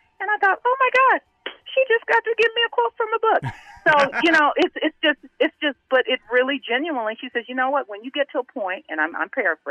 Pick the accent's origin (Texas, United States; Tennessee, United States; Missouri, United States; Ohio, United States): Texas, United States; And even though I'm originally from Texas, where we butcher the language just because it's fun doing it.